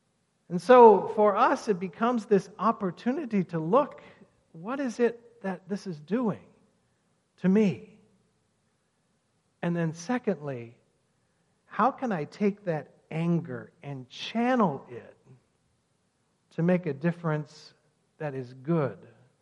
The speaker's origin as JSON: {"language": "English", "town": "Jerusalem", "region": "Jerusalem District", "country": "Israel", "tie": "born or raised there", "said": "My home is Jerusalem. This is what I always answer when my tour groups ask me where I'm from. I was born on the Mount of Olives, and I have lived in Jerusalem all my life."}